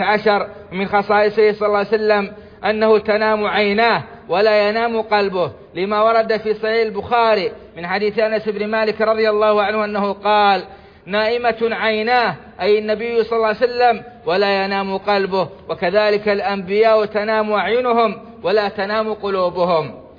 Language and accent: Arabic; Saudi Arabia; اللهم أدم على بلادنا السعودية أمنها وإيمانها والخيرات في بلادها